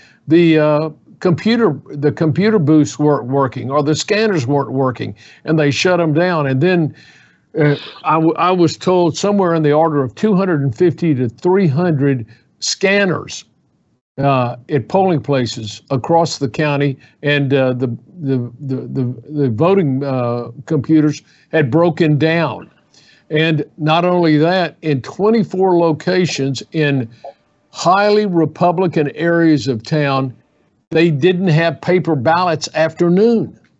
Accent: Houston, Texas, United States; I have been in Houston since I was born in Houston.

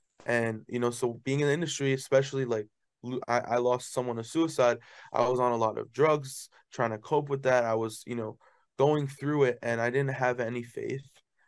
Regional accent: Miami, Florida, United States; Then I went into the Latin world and I was writing English hooks for Latin artists because I'm from Miami.

